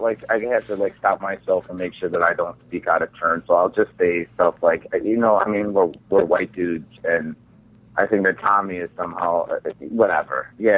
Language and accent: English; Chicago, Illinois, United States; I mean, I grew up in Chicago and I was a graffiti writer